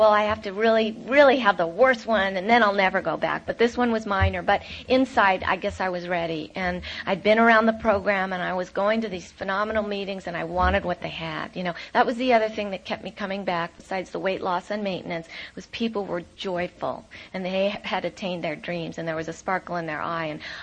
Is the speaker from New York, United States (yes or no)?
yes; New York, United States; I'm sorry, but I'm from Westchester County, New York.